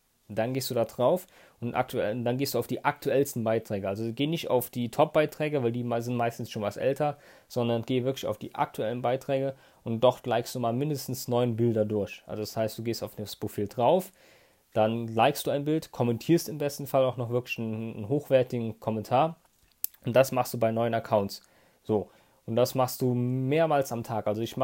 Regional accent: Rhineland-Palatinate, Germany; Ich komme aus der Gegend hier von Koblenz und Bonn, zwischen Koblenz und Bonn, einem kleinen idyllischen Ort hier in der Eifel.

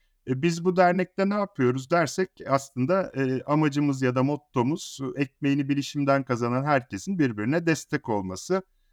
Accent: Nazilli, Aydın, Turkey; Ben 1975 doğumluyum, bilgisayar mühendisiyim. Çocukluğum ve gençliğim Ege bölgesinde geçti. İlk ve orta öğrenimimi Nazilli'de tamamladım.

